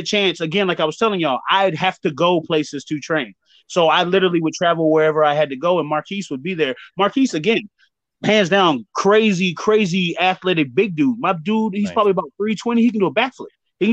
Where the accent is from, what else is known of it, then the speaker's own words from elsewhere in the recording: Zaragoza, Aragon, Spain; Yeah, born and raised in Zaragoza.